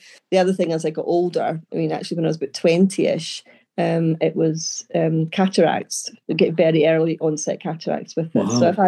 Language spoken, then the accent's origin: English; Stirling, Scotland, United Kingdom; So I grew up in Stirling, so born and bred in Stirling. Okay. Dad's from Stirling, mum was from Glasgow. So I'm back living in Stirling, having, you know, been away and round the world and back again.